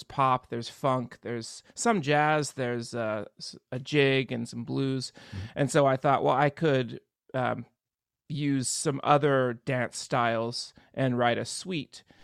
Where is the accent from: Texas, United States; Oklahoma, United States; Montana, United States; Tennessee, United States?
Oklahoma, United States; Tulsa; And I'm from Tulsa, and all my hometown followers had already heard everything that I had played.